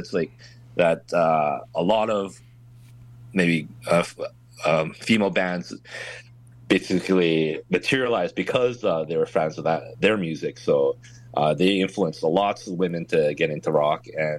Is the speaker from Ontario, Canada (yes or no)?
no; Vancouver, British Columbia, Canada; Vancouver's my hometown too, so I was born in raised in Vancouver.